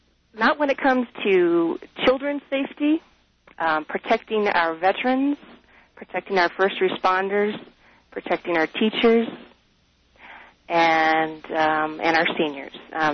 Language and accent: English; United States; But I'm Irish-American, and I'm the daughter of a twice-decorated Vietnam War veteran.